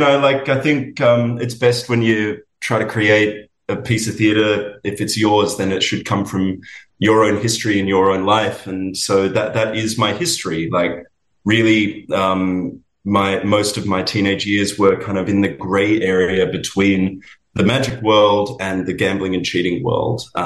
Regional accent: Sydney, New South Wales, Australia; Yeah, I'm from Sydney originally. That's where I've been operating pretty much my whole professional life.

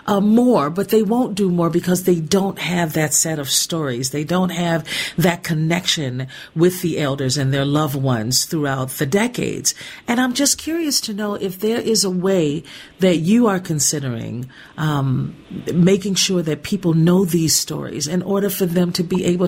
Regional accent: Gary, Indiana, United States; I grew up in Gary, Indiana, and I am telling you, in a Black chocolate city, there were so many families that were really engaged in the conversation around abortion.

